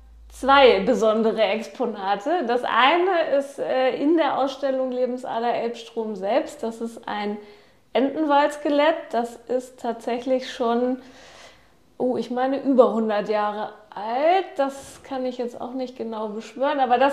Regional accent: Cuxhaven, Lower Saxony, Germany; und ich bin gebürtige Cuxhavenerin

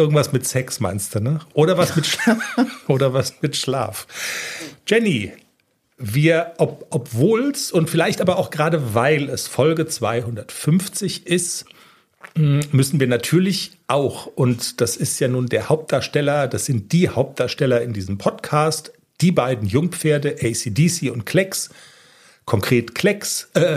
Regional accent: Bavaria, Germany; es könnte sein, dass es mit dem Hochdeutsch so ein bisschen hapert. Ich komme nämlich aus Niederbayern.

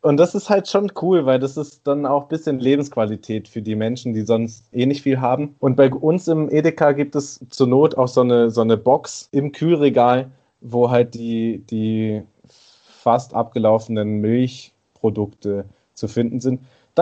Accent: Baden-Württemberg, Germany; Also da bin ich Schwabe und sage, nichts verkommen lasse.

